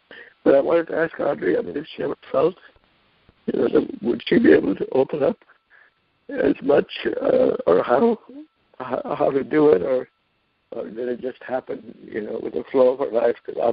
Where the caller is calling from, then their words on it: California, United States; I'm calling from California.